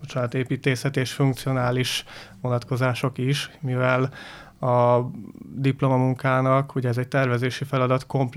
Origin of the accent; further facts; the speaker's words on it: Szombathely, Vas, Hungary; mivel itt élek a családommal, ide születtem, tehát gyakorlatilag törzsgyökeres szombathelyi vagyok